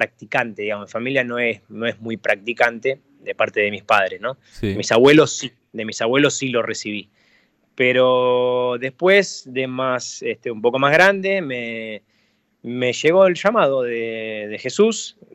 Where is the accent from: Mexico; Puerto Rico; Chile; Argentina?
Argentina; Lanús, Buenos Aires Province; moved away as an adult; now in Portland, United States; casi 9 años en Lanús. Tuve un paso por Europa, por Portugal, por España y después me vine para Estados Unidos después de otro paso por Lanús y hace 7 años que vivo acá en Portland, en Oregon.